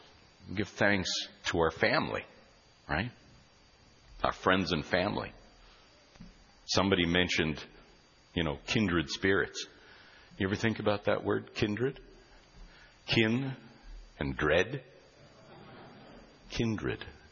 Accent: North Battleford, Saskatchewan, Canada; I can remember when I was a youngster growing up in North Battleford

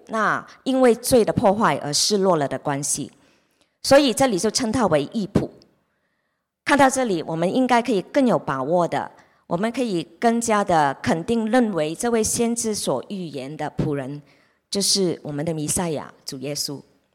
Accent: Guangdong, China; 我们广东人很喜欢说你的眼生在个头上

